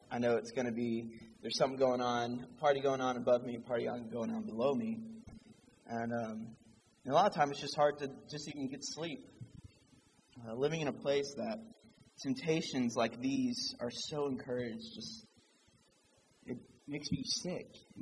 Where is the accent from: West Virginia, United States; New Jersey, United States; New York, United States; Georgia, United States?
Georgia, United States; now in Kentucky, United States; I came here from Georgia. I didn't know a soul in Kentucky.